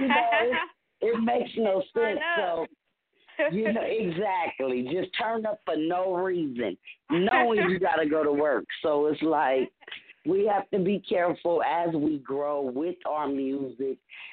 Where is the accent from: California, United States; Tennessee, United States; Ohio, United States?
California, United States; Los Angeles; which consists of four females born and raised in Los Angeles